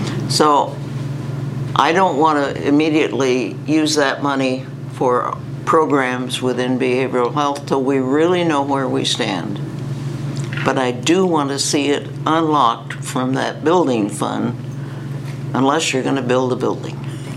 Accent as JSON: {"language": "English", "town": "Depoe Bay", "region": "Oregon", "country": "United States", "said": "I'm from Depot Bay also."}